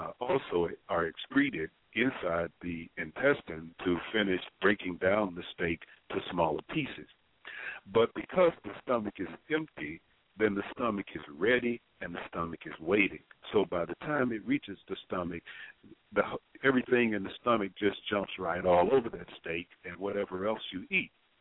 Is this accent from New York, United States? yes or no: no; Mississippi, United States; And I like to blacken it, because I'm originally from the Mississippi Delta. And we eat spicy food from that area, well-seasoned food.